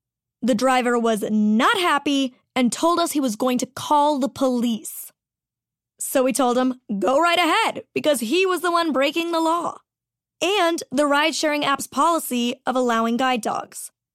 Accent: Canada; I'm Canadian. We say project.

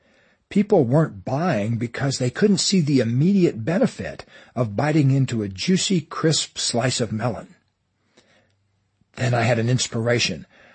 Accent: Florida, United States; I came up with the idea of selling watermelons by the side of the highway that ran through my hometown. This was long before Interstate 95, the big freeway that now runs through Florida.

